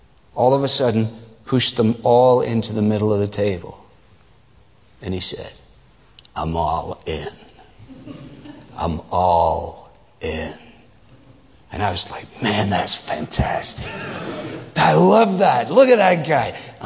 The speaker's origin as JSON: {"language": "English", "region": "Scotland", "country": "United Kingdom", "said": "As a Scotsman, it goes against my grain."}